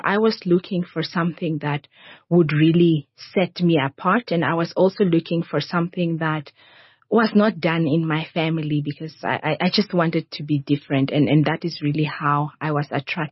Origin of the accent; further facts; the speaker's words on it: Oshana, Namibia; That's where I grew up with my parents and my siblings.